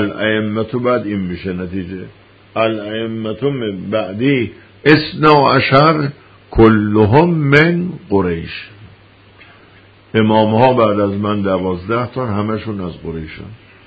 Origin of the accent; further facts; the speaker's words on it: Yazd, Iran; اصلا ما یزدیم، یعنی خب یزدیک هستیم،